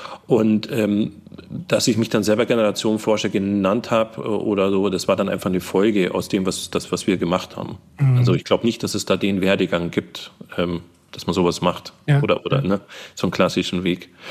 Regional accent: Bavaria, Germany; Als Allgäuer, wo ich eigentlich ursprünglich herkomme

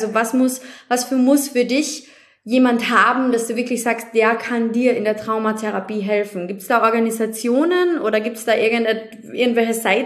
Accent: Austria; Genau so ist es bei uns in Österreich auch.

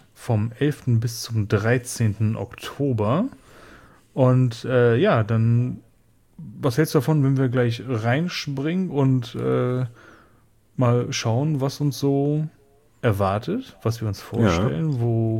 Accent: North Rhine-Westphalia, Germany; Und ich komme aus NRW

